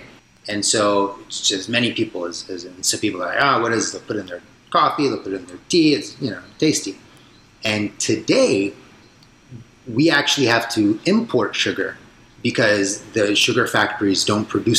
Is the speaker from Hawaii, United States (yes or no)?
no; San Jose, California, United States; so I grew up in San Jose, California.